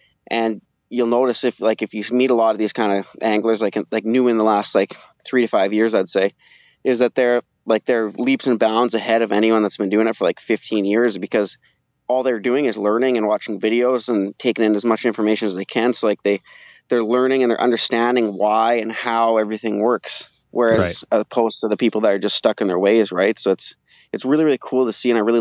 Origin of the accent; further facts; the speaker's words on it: Brandon, Manitoba, Canada; I'm originally from Brandon, Manitoba, southern Manitoba, but I've been working up at Baker's Narrows Lodge for the last 5 years, both summer and winter.